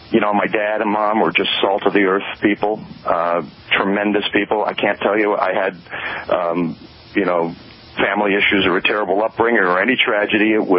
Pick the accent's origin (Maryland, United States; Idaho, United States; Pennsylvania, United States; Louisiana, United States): Pennsylvania, United States; Mountaintop; Oh, well, Mountaintop, Pennsylvania. Way out in the country.